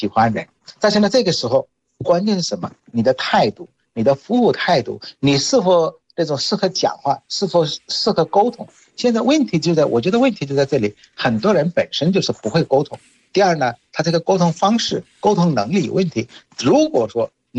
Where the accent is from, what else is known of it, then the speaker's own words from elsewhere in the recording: Bangladesh; Chinese is a second language; 现在我回到现在话题，回到我的老家孟加拉国